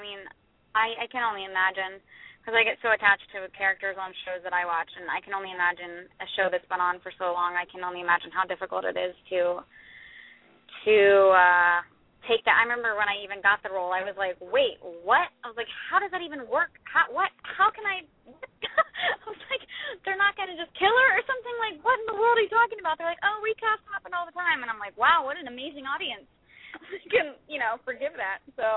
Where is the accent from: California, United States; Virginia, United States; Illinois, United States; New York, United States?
Virginia, United States; Roanoke; I'm like, I am from Roanoke, Virginia. Like, that is truly how so many people are, and I relate to it, and I love it.